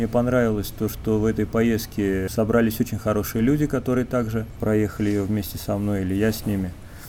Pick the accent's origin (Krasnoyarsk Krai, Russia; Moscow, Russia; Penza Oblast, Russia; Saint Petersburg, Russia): Saint Petersburg, Russia; я из Санкт-Петербурга.